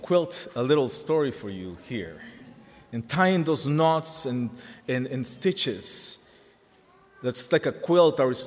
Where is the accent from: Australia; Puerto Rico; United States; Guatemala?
Guatemala; born there; English is a second language; But I was born in 1970 in Guatemala.